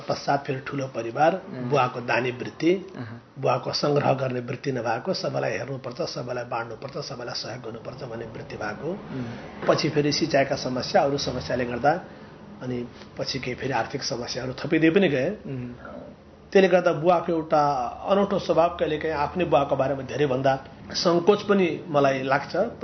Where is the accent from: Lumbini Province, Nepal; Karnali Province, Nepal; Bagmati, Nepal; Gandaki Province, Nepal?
Lumbini Province, Nepal; Parsa; राप्ती अञ्चल दाङ जिल्ला साना गाउँ पर्सा, किसानको परिवार, सङ्घर्षको जीवन